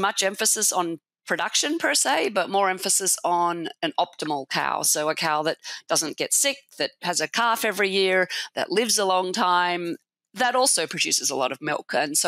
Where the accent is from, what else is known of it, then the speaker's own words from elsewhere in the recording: Australia; accent: Australian; now in United States; So as you'll probably hear, I'm originally Australian, by the accent anyway. So I did agricultural science at Melbourne University